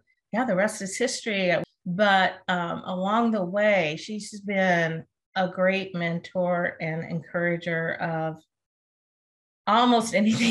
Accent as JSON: {"language": "English", "region": "Arizona", "country": "United States", "tie": "born or raised there", "said": "while I grew up in Arizona and there's community colleges that have been part of our community forever"}